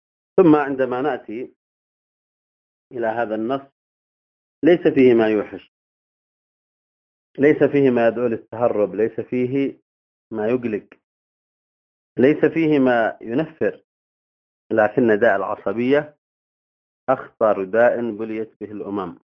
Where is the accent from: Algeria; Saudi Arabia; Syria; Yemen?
Yemen; في بلدنا اليمن